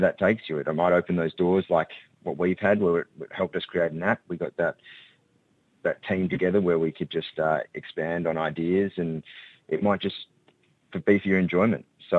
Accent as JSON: {"language": "English", "town": "Perth", "region": "Western Australia", "country": "Australia", "lives_now": "Melbourne, Australia", "said": "I'm from Perth originally, so when I moved to Melbourne, I didn't know many people here."}